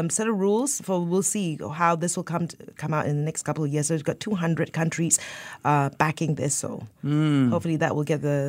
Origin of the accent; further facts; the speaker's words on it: Malaysia; Well, you know, I come from Malaysia.